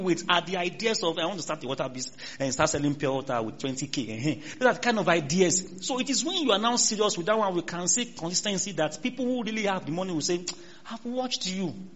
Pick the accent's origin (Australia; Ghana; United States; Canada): Ghana; I'm a Ghanaian